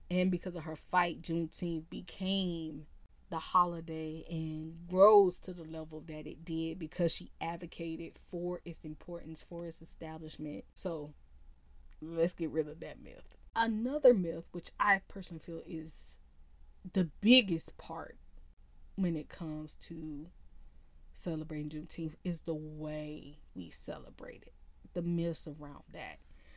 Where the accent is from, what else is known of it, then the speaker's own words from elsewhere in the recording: United States; we make America what it is. We are American.